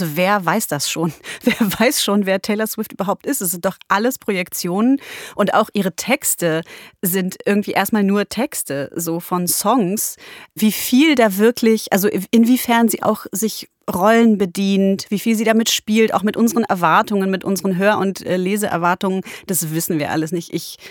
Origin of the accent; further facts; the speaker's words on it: Poland; Ich bin Polin, ich habe da ein Jahr gelebt